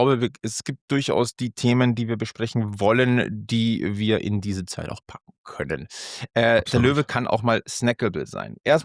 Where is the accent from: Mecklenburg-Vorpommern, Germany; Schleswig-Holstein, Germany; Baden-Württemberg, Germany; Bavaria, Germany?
Bavaria, Germany; Munich; Und als Münchner bist du da sowieso, sag ich mal, sehr willkommen.